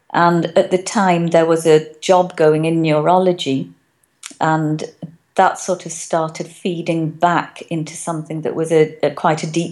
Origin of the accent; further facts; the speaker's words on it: Wales, United Kingdom; They know that I'm an Indian, although I think I'm obviously Welsh because I grew up there. I'm the internationally negotiated correct height, which is 5'2¾".